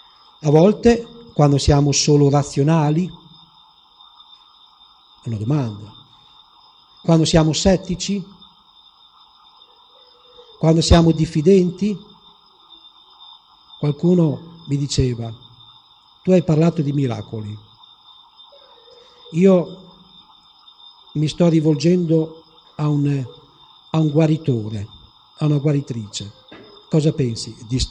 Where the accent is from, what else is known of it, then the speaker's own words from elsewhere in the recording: Emilia-Romagna, Italy; io sono emiliano